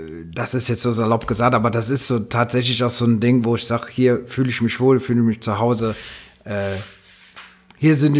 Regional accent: North Rhine-Westphalia, Germany; natürlich hat man als Rheinländer immer mal so den Gedanken, oh, ich will mal nach Köln.

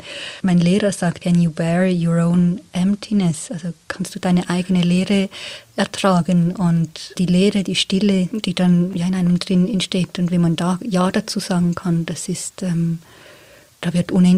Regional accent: Switzerland; born there; ich bin eine Frau, in der Schweiz geboren

